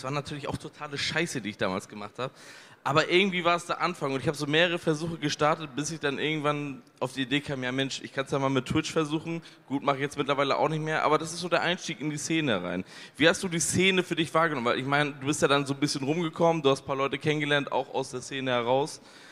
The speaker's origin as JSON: {"language": "German", "town": "Lübeck", "region": "Schleswig-Holstein", "country": "Germany", "tie": "born or raised there", "said": "ich hab meinen alten Steuerberater noch aus meiner Heimatstadt Lübeck"}